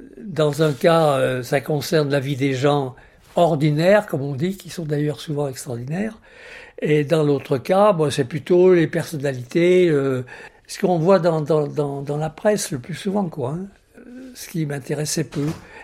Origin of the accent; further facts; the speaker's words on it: Bourg-en-Bresse, Auvergne-Rhône-Alpes, France; Je suis natif de Bourg-en-Bresse, dans l'Ain, le pays du poulet de Bresse. Je suis un ventre jaune. Parce que, on disait ça parce que je mangeais souvent de la soupe de maïs, paraît-il. Mais je suis d'origine lorraine, comme mon nom l'indique.